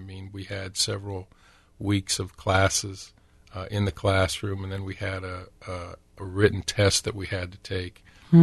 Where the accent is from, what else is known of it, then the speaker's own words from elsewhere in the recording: Marion, Ohio, United States; I was born and raised in Marion, Ohio. I am the oldest of five children.